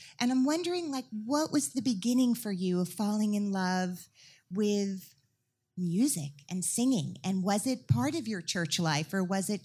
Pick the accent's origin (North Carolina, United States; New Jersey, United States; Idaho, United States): New Jersey, United States; You know, I grew up in New Jersey, so getting to New York City was literally across the George Washington Bridge.